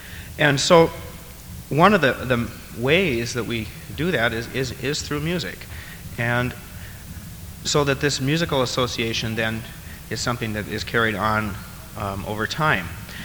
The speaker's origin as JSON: {"language": "English", "town": "Seattle", "region": "Washington", "country": "United States", "said": "and I come from Seattle and have been working in worshiping and making music and worshiping congregations most of my life."}